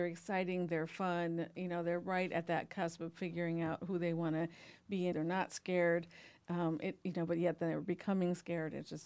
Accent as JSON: {"language": "English", "region": "South Dakota", "country": "United States", "said": "and I'm from South Dakota, says, I think this is a, you know, very South Dakota middle-aged lady thing to say."}